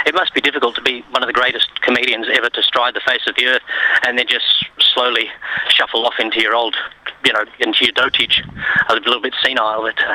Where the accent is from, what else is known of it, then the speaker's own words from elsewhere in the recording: Canberra, Australian Capital Territory, Australia; also born or lived in Adelaide; I was born in Adelaide, raised in Canberra.